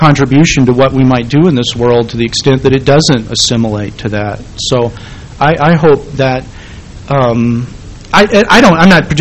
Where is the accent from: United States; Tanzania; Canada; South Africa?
United States; the South; And growing up in the South myself, and I'll defend it, as they say